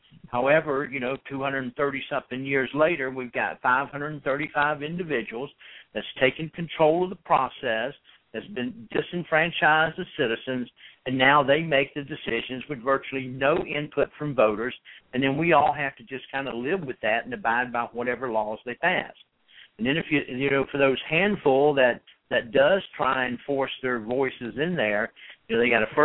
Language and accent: English; Georgia, United States; New York? No, I'm from Georgia originally.